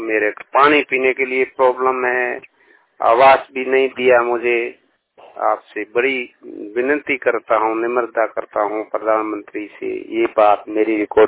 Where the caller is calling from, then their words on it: Rajasthan, India; मैं राजस्थान जैसर गांव से बोल रहा हूँ